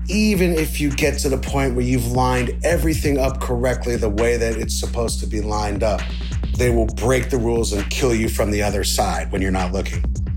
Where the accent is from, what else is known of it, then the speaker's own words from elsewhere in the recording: New York City, New York, United States; I come from New York City, so one of the biggest events, you know, psychically and literally in New York City over the past 10 years was the murder of Eric Garner